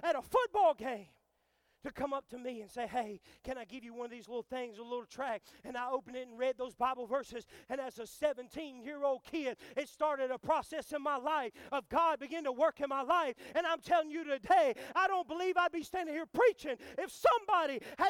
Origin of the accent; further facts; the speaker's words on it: Mississippi, United States; I know that's not a good word, but I'm from Mississippi.